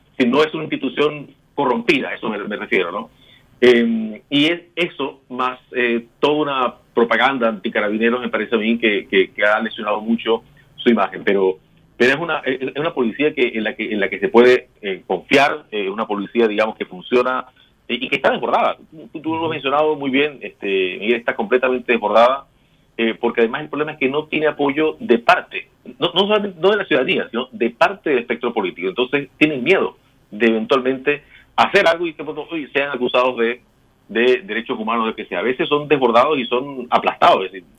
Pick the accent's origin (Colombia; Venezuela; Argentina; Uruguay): Venezuela; now in Chile; personas como yo que llegamos de Venezuela hace tantos años, ¿qué venimos a buscar acá?